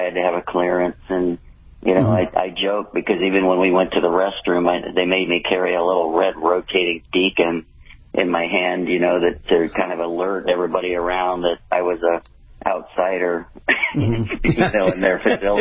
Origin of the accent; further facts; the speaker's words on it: Los Angeles, California, United States; I'm this kid from Los Angeles